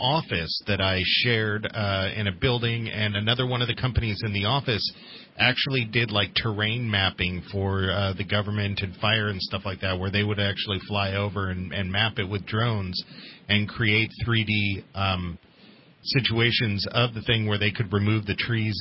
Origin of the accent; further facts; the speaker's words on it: Redding, California, United States; I was from Redding, a small town, a very white town.